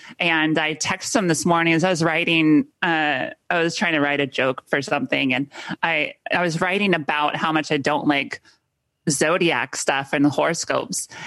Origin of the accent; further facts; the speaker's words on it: California, United States; Grew up in Southern California.